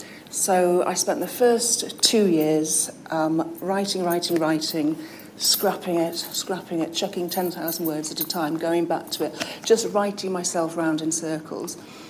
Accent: Wales, United Kingdom

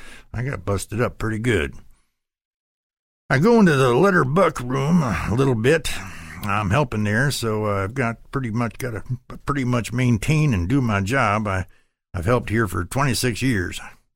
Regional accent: Ukiah, Oregon, United States; I was born and raised in Ukiah. My old pappy, he rode here in 1910, the first year they had this roundup.

